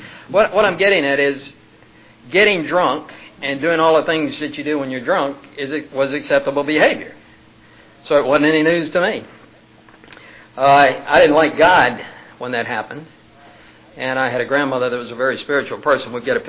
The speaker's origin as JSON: {"language": "English", "town": "Atlanta", "region": "Georgia", "country": "United States", "tie": "born there", "said": "Let's see, I was born in Atlanta, Georgia."}